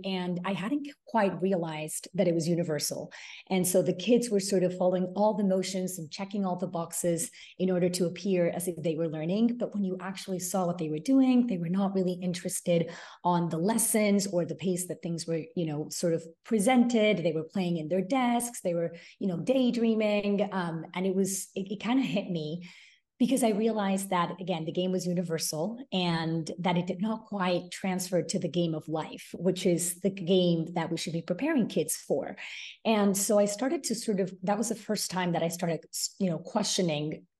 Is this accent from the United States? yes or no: no; Panama; I'm from Panama originally, but because of my dad's job, we had to move around a lot.